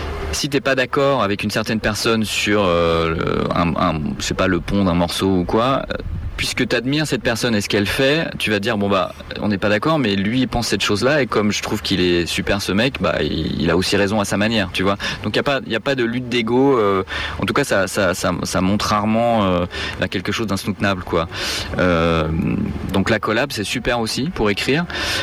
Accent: Paris, Île-de-France, France; now in Berlin, Germany; Je suis parisien à la base, et donc j'ai fait des choses à Paris, qui est là d'où je suis. Et puis après, je suis parti à San Francisco, où j'ai vécu 12 ans, et maintenant je suis à Berlin, où j'habite depuis 4 ans.

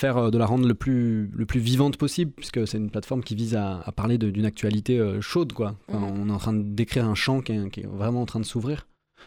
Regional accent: Centre-Val de Loire, France

